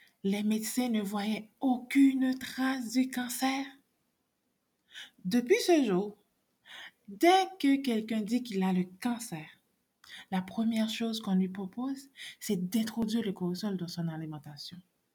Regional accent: Haiti; Étant donné que je suis haïtienne d'origine

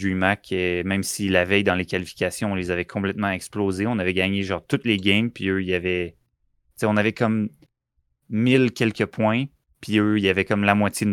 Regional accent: Sherbrooke, Quebec, Canada; Puis je suis de Sherbrooke.

